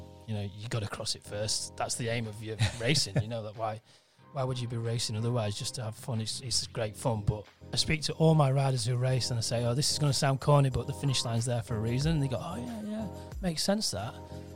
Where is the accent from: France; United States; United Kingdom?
United Kingdom; Thurcroft, Yorkshire and the Humber; Well, yeah, we grew up on Steadfast Lane in Thurcroft, mining village, and we had a lot of mutual friends, school friends that lived on the same street.